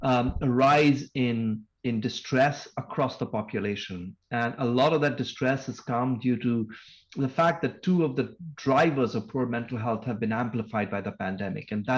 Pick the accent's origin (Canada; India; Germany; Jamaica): India; now in United States; You know, we're in Massachusetts. I come from India.